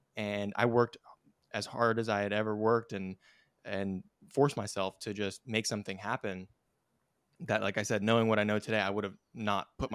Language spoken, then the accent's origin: English; California, United States; So to weave the story together, I was born and raised in California. My parents used to run a residential brokerage firm back in Silicon Valley.